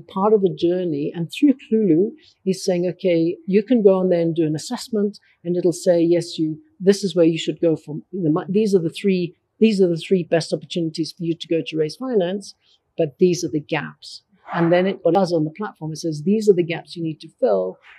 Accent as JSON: {"language": "English", "country": "South Africa", "said": "We really, as South African economy, in a very bad state."}